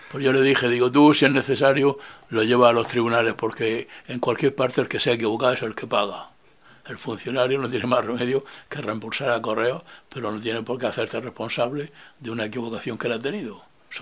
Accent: Murcia, Region of Murcia, Spain; Yo, que soy de Murcia, pues lo que yo vi hacer cuando yo era niño en la huerta

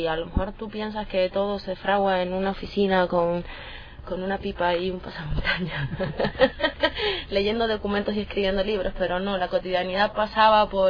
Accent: Canary Islands, Spain; moved away; Mirando al horizonte con llegar a Canarias, ver el mar, encontrarme con mi tierra y con...

